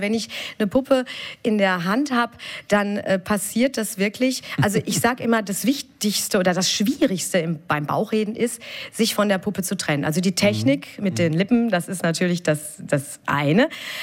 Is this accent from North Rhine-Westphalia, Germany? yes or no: yes; Gelsenkirchen, North Rhine-Westphalia, Germany; Ich komme aus Gelsenkirchen.